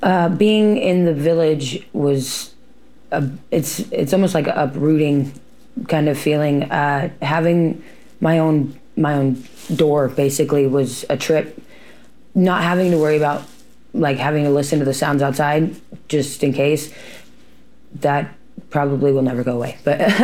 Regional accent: Oregon, United States; born there; I was born in Central Oregon, and about 14 is when I became homeless.

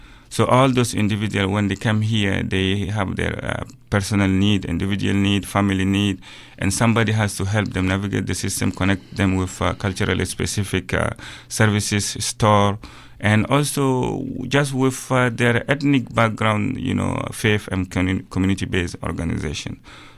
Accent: Chad; originally from Chad, Central Africa.

